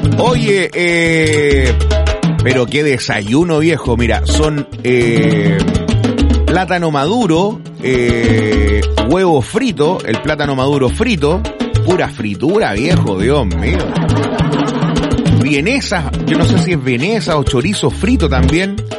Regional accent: United States; Spanish is a second language; Es que yo, como soy gringo, yo lo pronuncio todo en inglés, porque claro.

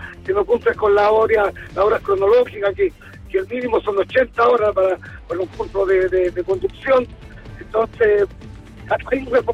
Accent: Cauquenes, Maule, Chile; yo soy de Cauquenes, el día viernes mañana me voy, o sea, más ratito me voy a mi casita a estar con mi familia

